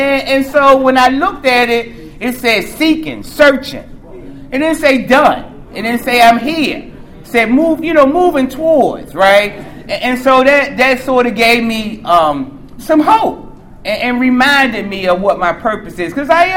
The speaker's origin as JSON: {"language": "English", "town": "Baltimore", "region": "Maryland", "country": "United States", "lives_now": "Columbia, United States", "said": "Like, I'm from Baltimore originally. West Side, you know, that's where I'm from. But I've been living in Columbia, Maryland for a long time."}